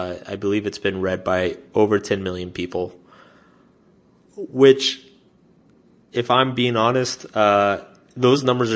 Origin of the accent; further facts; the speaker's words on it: Austin, Texas, United States; moved into this apartment in Austin, which is my hometown, by myself